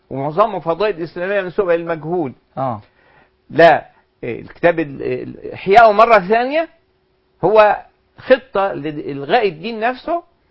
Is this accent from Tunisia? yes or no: no; Egypt; كان موجود موضوعات في اللغة الإنجليزية تصاغ عندنا في مصر وتعالج مشكلات اجتماعية